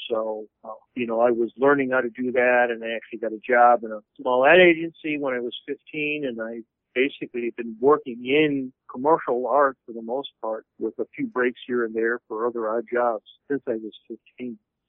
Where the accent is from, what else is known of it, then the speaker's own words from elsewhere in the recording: Detroit, Michigan, United States; also born or lived in Ann Arbor; But anyway, I always loved comics and kid. When we moved from Detroit to Ann Arbor, there was a comic store called the Eye of Agamotto